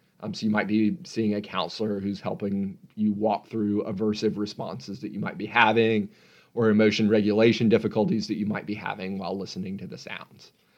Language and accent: English; the South, United States; accent: Southern; I think sort of with my Southern accent and the way I've heard it pronounced before, I go with misophonia